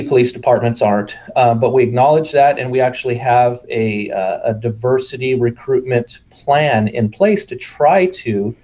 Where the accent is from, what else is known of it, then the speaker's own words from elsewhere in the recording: Ripon, California, United States; I grew up initially in Ripon, California, the south end of San Joaquin County, so very much smaller town.